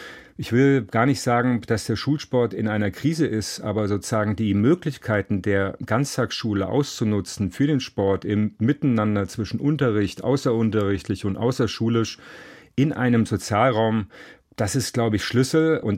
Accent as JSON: {"language": "German", "town": "Marburg", "region": "Hesse", "country": "Germany", "tie": "born or raised there", "said": "Beispielsweise in meinem Heimatort Marburg"}